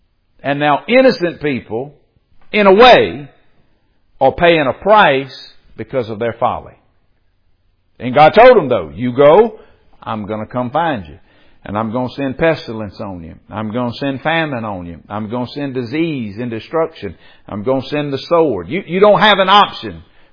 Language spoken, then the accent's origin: English; Mississippi, United States; the average person in Kemper County, whatever, would say that either I'm from DeKalb or I'm from Meridian.